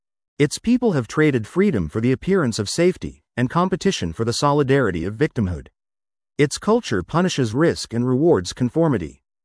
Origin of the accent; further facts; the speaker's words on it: Ontario, Canada; I'm an Ontario boy.